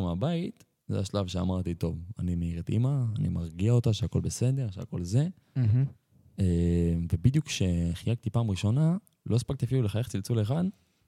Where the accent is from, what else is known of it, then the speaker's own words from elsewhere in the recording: Northern District, Israel; כן. אני מהצפון, חוויתי.